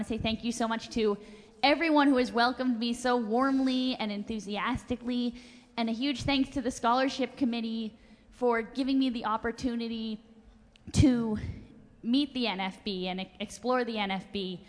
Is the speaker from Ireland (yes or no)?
no; New Hampshire, United States; I am from New Hampshire.